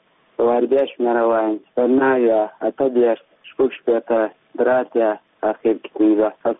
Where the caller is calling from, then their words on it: Ghazni, Afghanistan; زه الحمدللہ یم د غزنی ولایت څخه اړیکه نیولې ده.